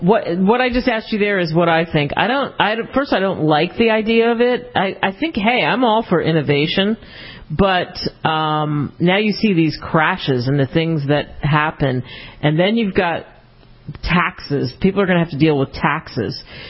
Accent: Philadelphia, Pennsylvania, United States; since I grew up in Philly, there's a mint in Philly, and they have tours

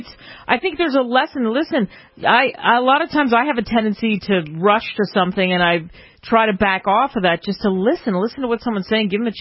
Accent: Philadelphia, Pennsylvania, United States; as I grew up in Philly and there's the Constitution Center

